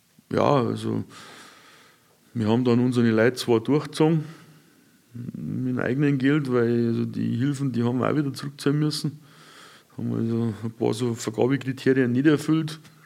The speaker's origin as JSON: {"language": "German", "town": "Bad Aibling", "region": "Bavaria", "country": "Germany", "tie": "born or raised there", "said": "ich bin ein gebürtiger Aiblinger. Ja. Ich habe 51 Jahre hier gewohnt."}